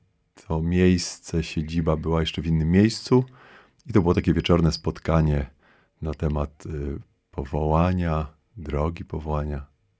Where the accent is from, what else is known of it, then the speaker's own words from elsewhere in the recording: Lublin, Lublin Voivodeship, Poland; born there; Ja w ogóle pochodzę też z diecezji lubelskiej, urodziłem się w Lublinie